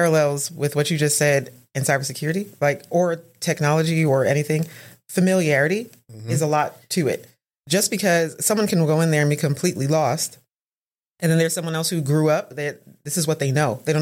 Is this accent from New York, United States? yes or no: yes; New York, United States; moved away; So the decision was made on my behalf because my family moved from New York to Texas.